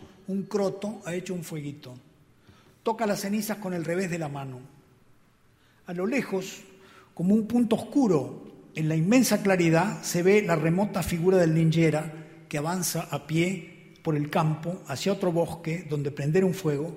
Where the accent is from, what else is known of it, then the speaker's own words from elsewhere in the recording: Adrogué, Buenos Aires Province, Argentina; born there; En marzo de 1957 abandonamos medio clandestinamente a Adrogué, un suburbio de Buenos Aires donde yo había nacido y donde había nacido mi madre, y nos fuimos a Mar del Plata, una ciudad que está a 400 kilómetros al sur de la provincia de Buenos Aires.